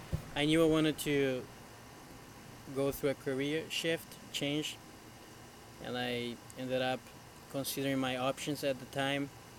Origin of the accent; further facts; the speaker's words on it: Brazil; Spanish is a second language; now in Minneapolis, United States; soy de Brasil y vivo en Minneapolis cerca de así como 7 años.